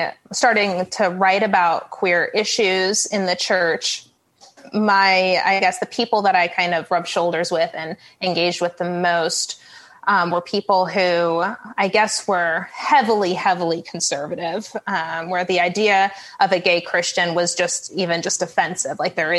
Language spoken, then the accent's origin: English; New York, United States; I am definitely born and raised sure. And I grew up in New York.